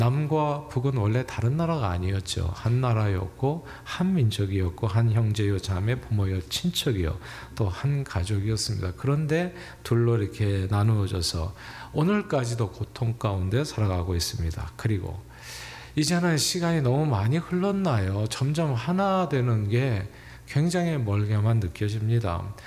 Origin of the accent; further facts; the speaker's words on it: South Korea; 우리는 한국 사람들 다 군대 가요.